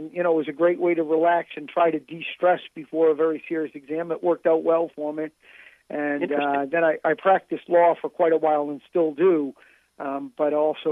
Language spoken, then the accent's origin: English; Massachusetts, United States; I'm originally from Massachusetts, south of Boston.